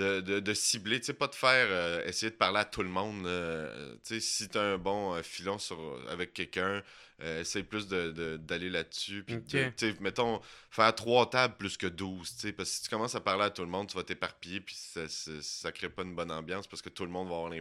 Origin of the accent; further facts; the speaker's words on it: Laval, Quebec, Canada; toi, tu viens de là, ouais, je viens de Laval